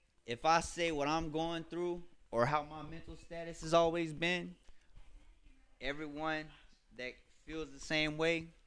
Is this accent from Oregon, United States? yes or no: no; Baton Rouge, Louisiana, United States; I'm from Kendallwood in Baton Rouge.